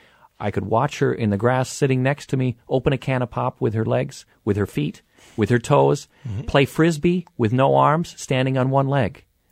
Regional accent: Cedar Falls, Iowa, United States; Because as a child, as a teenager, growing up in Cedar Falls, Iowa, I was a springboard diver, amateur, and traveled around the Midwest doing competitions.

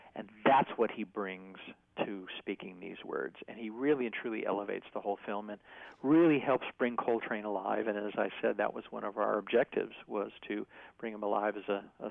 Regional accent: Midwest, United States; because I am from the Midwest and I am relentlessly optimistic

